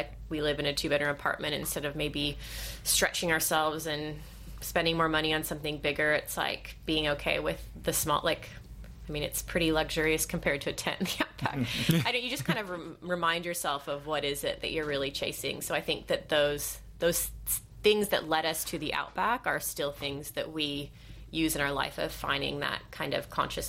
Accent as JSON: {"language": "English", "town": "Seattle", "region": "Washington", "country": "United States", "tie": "born or raised there", "also_born_or_lived": "San Francisco", "said": "I was raised in Seattle, lived in San Francisco. I like the buzz and the vibe."}